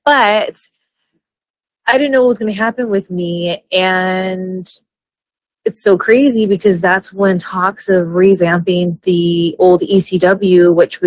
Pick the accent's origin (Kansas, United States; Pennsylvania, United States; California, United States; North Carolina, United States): California, United States; and I live in California, I'm born and raised in SoCal, and when I moved to Louisville, Kentucky to OVW